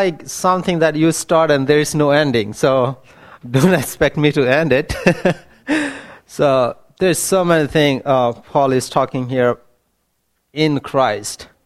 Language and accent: English; India; English is a second language; now in United States; I'm from India